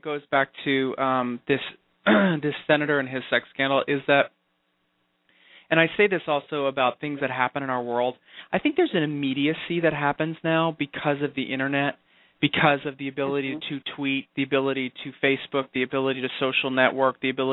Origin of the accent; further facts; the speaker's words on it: Arizona, United States; there is a raging fire going on in my home state of Arizona right now.